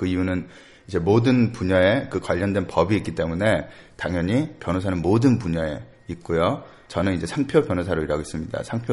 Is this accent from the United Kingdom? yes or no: yes; Edinburgh, Scotland, United Kingdom; moved away as an adult; now in South Korea; 저는 이제 한국에서 태어났고요. 한국에서 초등학교 2학년까지 교육을 받고 저희 가족이랑 영국으로 이민을 가게 됐어요. 스코틀랜드의 에딘버러라는 곳으로 이민을 가게 됐는데 거기 가서 이제 대학교 졸업할 때까지 쭉 영국 교육을 받다가 한국으로 가서